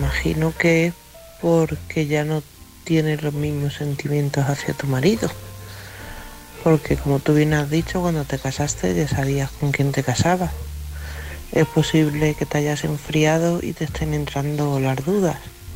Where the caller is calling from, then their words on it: Villanueva de la Serena, Extremadura, Spain; de Villanueva de la Serena.